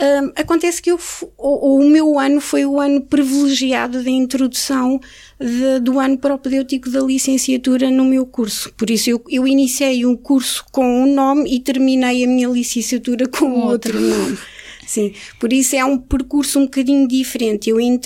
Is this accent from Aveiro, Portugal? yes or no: yes; Aveiro, Portugal; a minha incidência sempre foi Coimbra, porque eu sou de Aveiro